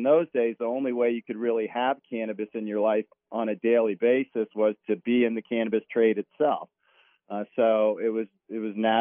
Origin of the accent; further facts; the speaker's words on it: Washington, District of Columbia, United States; moved away as an adult; And I came to California. We grew up on the East Coast in Washington, D.C. I came to California, didn't know a single person